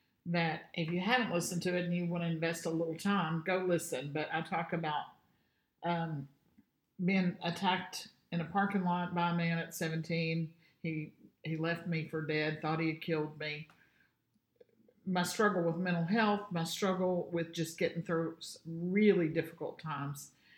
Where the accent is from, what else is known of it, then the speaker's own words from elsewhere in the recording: Beaver Dam, Kentucky, United States; I'm from Beaverdam, Kentucky, Hartford, Kentucky, Ohio, you know, that part of Kentucky.